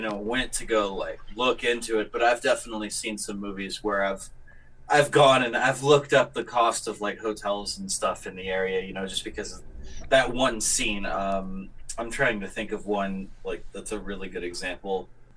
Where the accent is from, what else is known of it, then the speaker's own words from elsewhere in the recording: Florida, United States; Yeah, so I'm from South Florida originally.